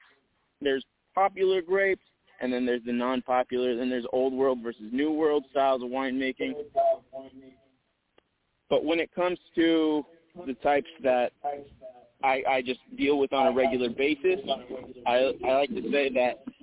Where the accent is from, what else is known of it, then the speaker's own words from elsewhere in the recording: California, United States; So I was born in the Bay Area, and I was raised up there.